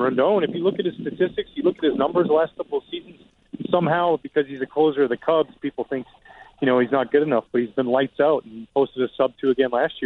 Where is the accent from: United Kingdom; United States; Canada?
Canada; Oh, I'm Canadian, so I don't have to worry about that.